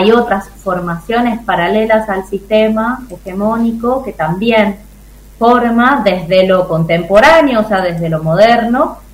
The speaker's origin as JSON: {"language": "Spanish", "region": "Tucumán", "country": "Argentina", "lives_now": "Mendoza, Argentina", "said": "Yo soy tucumana, hace poco también que vivo acá en Mendoza"}